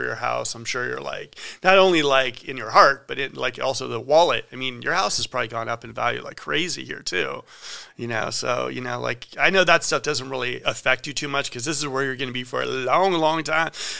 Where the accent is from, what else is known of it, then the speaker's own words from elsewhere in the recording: California, United States; I was like, ah, Sacramento, hey, I'm from the Bay, Warriors and everything too.